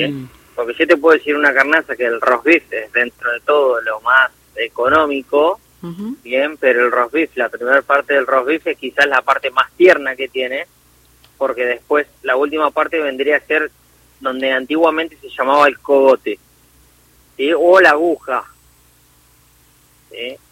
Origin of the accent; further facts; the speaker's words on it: Ituzaingó, Buenos Aires Province, Argentina; antes estaba trabajando en Ituzaingó, que soy de Ituzaingó.